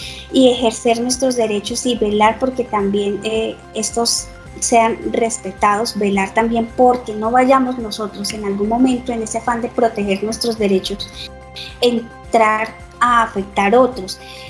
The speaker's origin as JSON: {"language": "Spanish", "country": "Colombia", "said": "aquí realmente somos nación, somos un pueblo, somos Colombia, somos colombianos."}